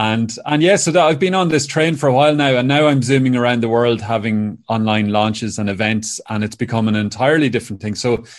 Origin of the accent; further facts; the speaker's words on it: Cavan, Ulster, Ireland; while living in Donegal, even though I'm originally from Cavan